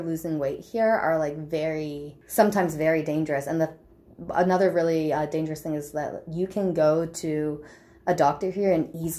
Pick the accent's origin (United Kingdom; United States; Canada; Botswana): Canada; I'm from Canada, so it's very diverse.